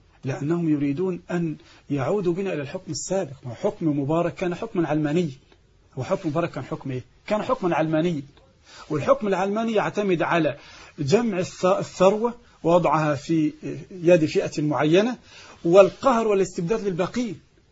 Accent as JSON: {"language": "Arabic", "country": "Egypt", "said": "الحضانات دي عندنا في مصر مشكلة كبيرة"}